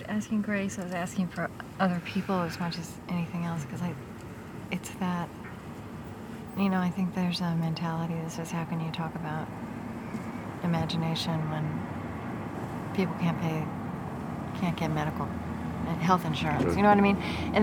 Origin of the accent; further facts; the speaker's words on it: Oklahoma, United States; now in Minnesota, United States; I grew up in Oklahoma. My kids are growing up in Minnesota, so it feels like home.